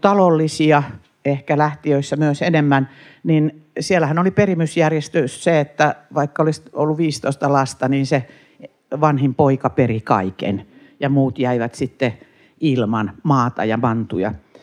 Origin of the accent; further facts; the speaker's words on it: Ostrobothnia, Finland; mähän olen kuitenkin kotoisin tuolta Pohjanlahden rannikolta